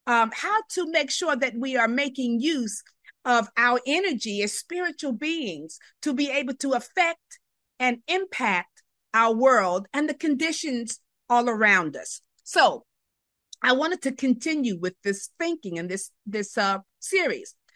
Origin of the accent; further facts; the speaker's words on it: New York City, New York, United States; also born or lived in West; I'm from New York City and the West, and I lived in Syracuse for a number of years.